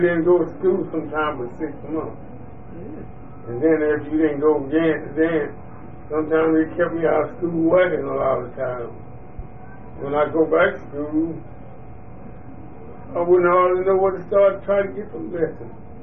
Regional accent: Lowndes County, United States; born there; Oh, I was born in Lowndes County. 1919.

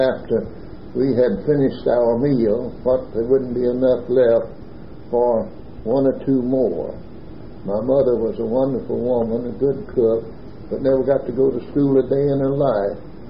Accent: Alabama, United States; born there; I was born in Walker County, Alabama, 13 miles north of Jasper, on January 16, 1909.

